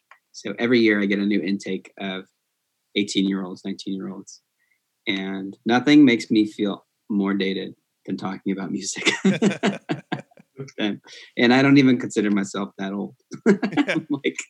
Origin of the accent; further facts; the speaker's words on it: Florida, United States; I grew up in South Florida. It was like ska band central.